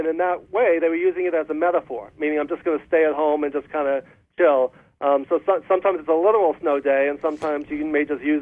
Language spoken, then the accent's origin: English; Northeast, United States; also born or lived in Los Angeles; We grew up in the Northeast, right?